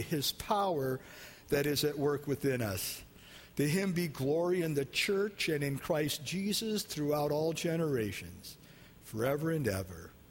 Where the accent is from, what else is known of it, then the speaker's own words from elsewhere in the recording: Iowa, United States; I'm going to close with this story about this little town in the Midwest. I'm from Iowa, and I understand this.